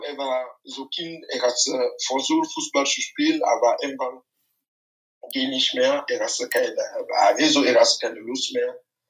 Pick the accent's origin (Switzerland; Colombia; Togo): Togo; Lomé, Maritime; German is a second language; moved away as an adult; ich bin in Lomé in Togo aufgewachsen, ja. Ich habe in Togo ganz meine Kindheit so gebracht bis 18.